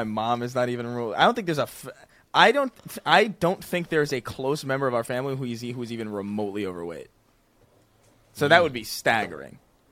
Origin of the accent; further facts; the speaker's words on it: New York City, New York, United States; I grew up there. I grew up in New York City. I spent a lot of time there. I spent a lot of time in Brooklyn and the Bronx and Yonkers and all that.